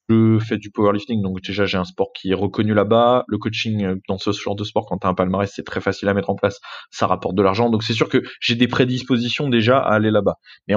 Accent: France; moved away; Ça veut pas dire que j'oublie que je suis français ou quoi. Je vais pas renoncer à ma nationalité française.

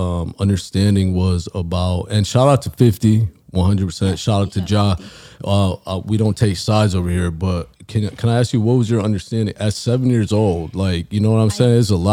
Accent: Detroit, Michigan, United States; I'm from Detroit, so all day.

